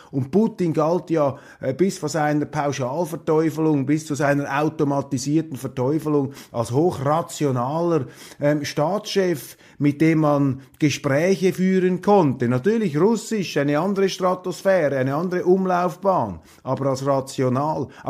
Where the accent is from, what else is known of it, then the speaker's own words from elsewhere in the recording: Switzerland; ich lobe jeden Tag, an dem ich als Schweizer aufwache, mit so einem Regierungssystem.